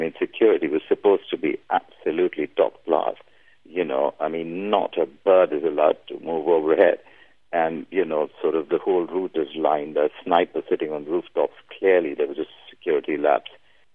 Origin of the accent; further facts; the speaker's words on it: Pakistan; I'm so glad as a Pakistani to see that the Sri Lankans, who took a brave step of coming here